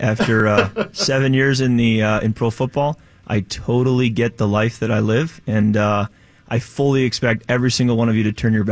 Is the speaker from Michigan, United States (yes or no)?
yes; Michigan, United States; went back to my hometown in Michigan, watched a lot of sunsets.